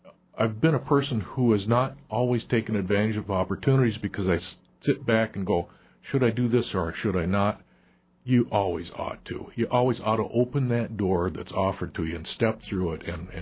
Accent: Cedarville, Michigan, United States; born or raised there

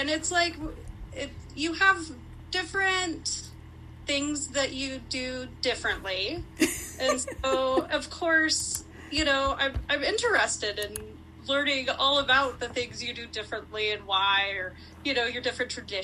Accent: Oregon, United States; Mostly I'm from Oregon. That's where I moved here from.

